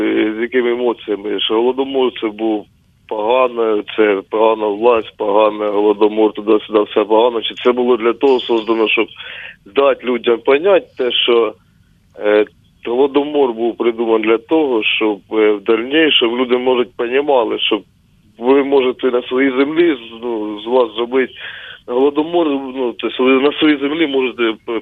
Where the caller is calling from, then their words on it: Dnipro, Dnipropetrovsk Oblast, Ukraine; я з Дніпра.